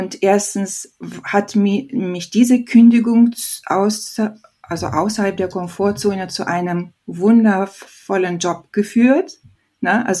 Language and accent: German; Lithuania; Also ich bin gebürtig aus Litauen und habe seit einigen Jahren die doppelte Staatsangehörigkeit. Ne? Nicht nur die litauische, sondern auch die deutsche. Und in dieser Krisenzeit, ne, war ich in meiner Heimat